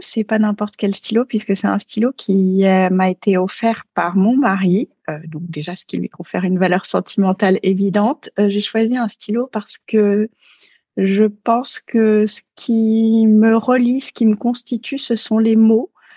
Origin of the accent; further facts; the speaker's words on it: Dakar, Senegal; also born or lived in Paris, France / Neuilly-sur-Seine, France; Alors j'ai grandi à Dakar. Bon, je suis née à Paris. Mes premières années étaient à Neuilly-sur-Seine, mais j'ai grandi à Dakar. Dakar, donc au Sénégal.